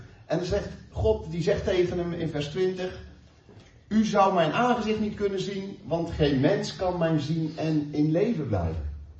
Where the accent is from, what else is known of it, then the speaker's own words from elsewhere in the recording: North Brabant, Netherlands; Nou, ik kom uit Brabant.